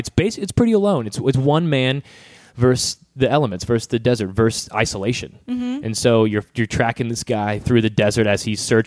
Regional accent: Indiana, United States; No. I'm from Indiana.

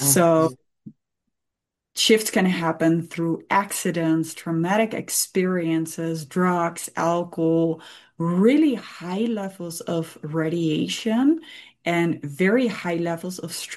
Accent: Amsterdam, North Holland, Netherlands; English is a second language; Most people, I'm from Amsterdam, most people there experiment with drugs or drink alcohol

